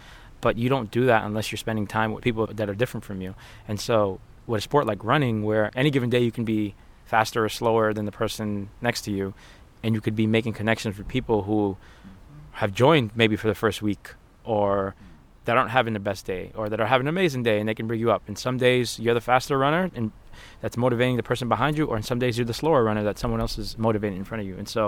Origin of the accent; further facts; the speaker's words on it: Dorchester, Massachusetts, United States; So I grew up in Dorchester, but I had the, you know, I was one of the lucky kids who got sent away to boarding school to play sports.